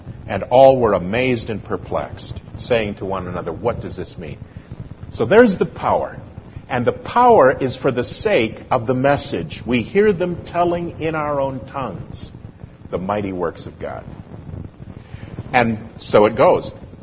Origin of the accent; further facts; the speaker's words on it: United States; I'm an American. I can only speak English.